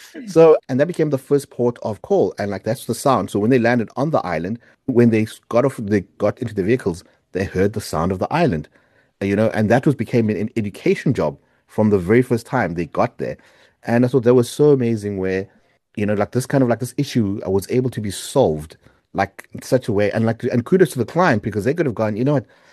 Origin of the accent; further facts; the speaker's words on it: South Africa; I'm from South Africa.